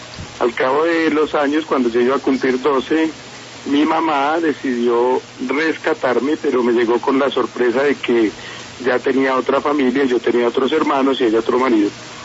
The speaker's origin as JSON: {"language": "Spanish", "region": "Bogotá", "country": "Colombia", "tie": "born there", "said": "yo nací en Bogotá en una familia de hombre y mujer, y cuando mis papás se separaron fui enviado a vivir con una familia amiga por allá"}